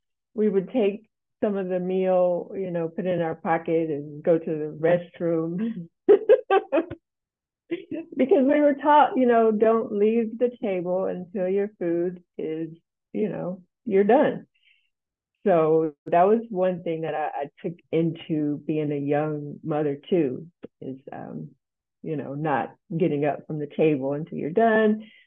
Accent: Tennessee, United States; I grew up in Nash, Tennessee. I lived there until 95, so a lot of Southern cooking.

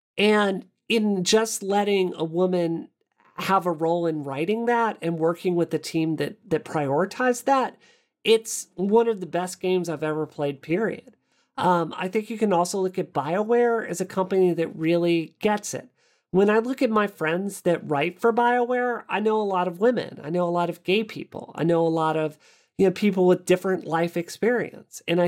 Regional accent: Mississippi, United States; I grew up in Mississippi. I grew up church three times a week.

